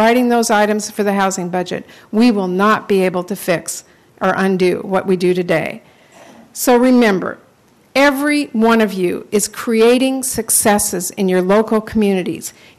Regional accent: Washington, United States; In my home state, King County, one of our largest, our largest county

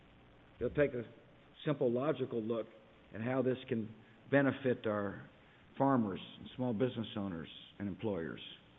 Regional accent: Texas, United States; I grew up in Texas. I remember what the border was like.

